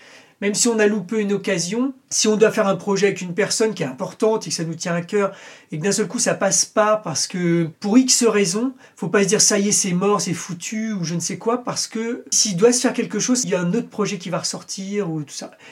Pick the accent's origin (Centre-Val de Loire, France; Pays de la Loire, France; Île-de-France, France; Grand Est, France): Centre-Val de Loire, France; Je viens du Berry, je viens de ma campagne, avec des parents qui n'avaient pas de réseau.